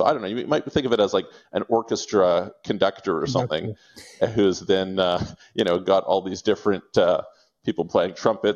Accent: Canada; I'm from Canada.

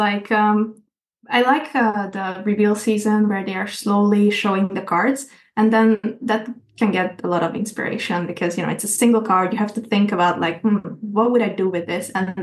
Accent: Hungary; English is a second language; I'm from Hungary, and there is a huge community there already.

